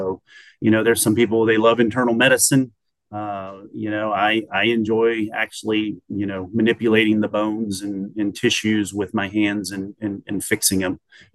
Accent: Hebbronville, Texas, United States; also born or lived in Falfurrias; Yeah, I'm a Texas boy. I was born down in South Texas, Falfurrias.

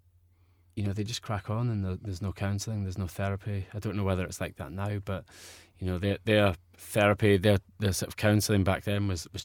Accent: Kilwinning, Scotland, United Kingdom; also born or lived in Bellshill / East Kilbride; Yeah, so I was born in Bells Hill, just outside Glasgow, and then grew up in between East Kilbride and down in Kilwinning, which you've probably never heard of, but it's a small town in the west coast of Scotland, just sort of 40 minutes outside of Glasgow, down by the seaside.

